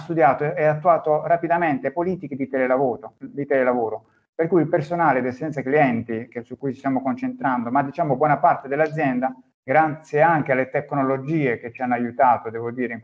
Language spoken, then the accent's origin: Italian; Apulia, Italy; Sono pugliese.